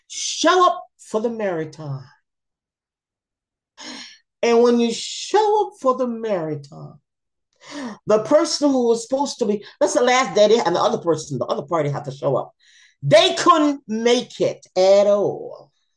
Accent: Jamaica; Hand broke, you said in Jamaica, because you know I'm from Jamaica. Let me talk Jamaica now.

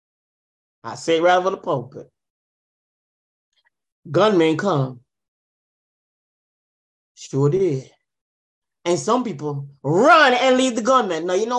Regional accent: Jamaica; Oh, yeah, because I'm from Jamaica.

